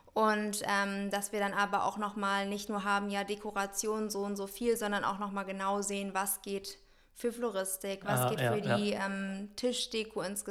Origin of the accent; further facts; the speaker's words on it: Rhineland-Palatinate, Germany; Standesamtlich werden wir in meiner Heimat der Pfalz an der Weinstraße feiern